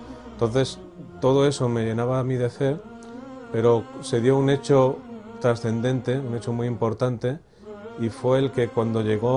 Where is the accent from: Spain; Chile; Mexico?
Spain; Soy español musulmán. Converso al Islam en el año 1996. Ahora tengo 35 años y vivo en la ciudad de Valencia, en España.